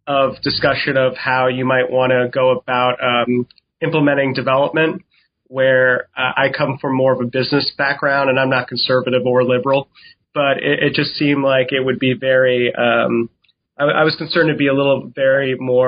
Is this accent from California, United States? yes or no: no; New York City, New York, United States; seeing I'm like born and raised in New York City and you deal with that in the subway